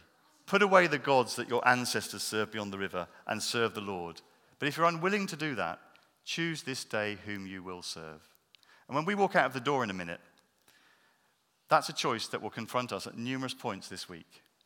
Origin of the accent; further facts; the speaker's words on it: England, United Kingdom; I'm English. I live in England. I've always lived in England. I was born in England. And I'm really grateful to be English.